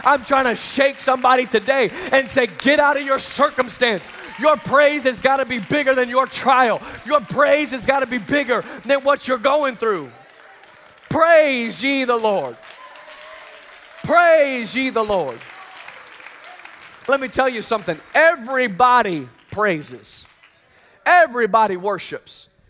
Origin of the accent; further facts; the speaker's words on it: the South, United States; Listen, you go down, I'm from the South, and they praise and worship.